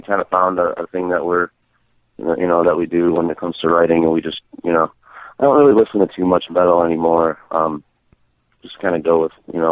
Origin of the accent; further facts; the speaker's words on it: Massachusetts, United States; Oh, we're from Western Mass, yep